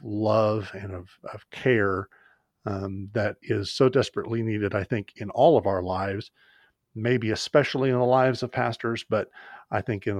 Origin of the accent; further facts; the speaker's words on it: Marshfield, United States; several other pastors here in Marshfield, in my hometown.